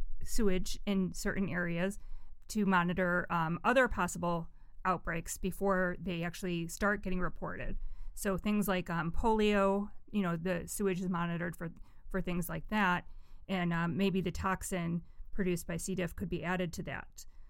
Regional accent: Illinois, United States; But we're from Illinois. We're talking to you from Illinois.

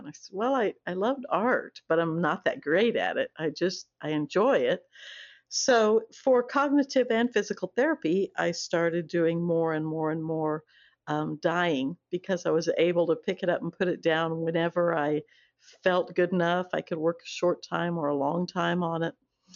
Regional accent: Southeast, United States; My father was a military pilot, so I grew up mostly in the Southeast.

